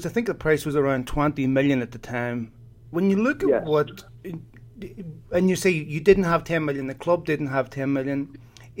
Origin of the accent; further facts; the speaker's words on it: Belfast, Northern Ireland, United Kingdom; when I was a young boy growing up in Belfast